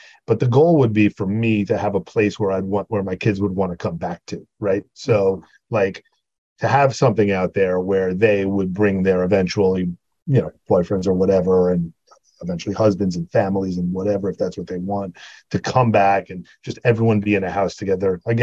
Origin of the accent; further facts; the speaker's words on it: New York, United States; now in New Jersey, United States; So, you know, it's funny growing up on Long Island and then moving and living in New Jersey, which has been amazing to me and my kids and my family.